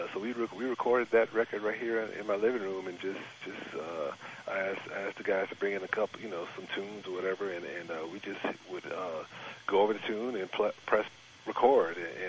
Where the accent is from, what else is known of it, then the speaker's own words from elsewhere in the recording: Detroit, Michigan, United States; I'm from Detroit, Michigan, so, you know, I came up, you know, listening to a lot of, you know, different styles of music, Motown and all the great jazz musicians that were there